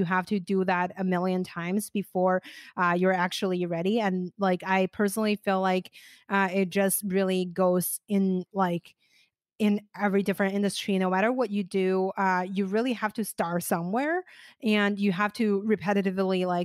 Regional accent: China; English is a second language; even I was originally from China

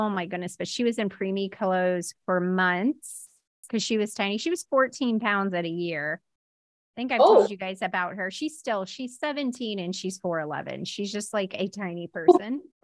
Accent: Florida, United States; Like I am from Florida and where I work and where I live now is very Southern.

